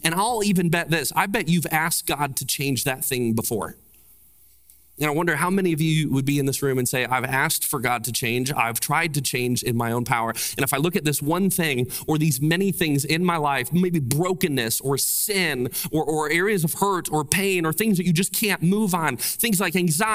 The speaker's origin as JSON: {"language": "English", "region": "Illinois", "country": "United States", "tie": "born or raised there", "also_born_or_lived": "Chicago", "said": "So we moved from Central Illinois to Chicago, Illinois."}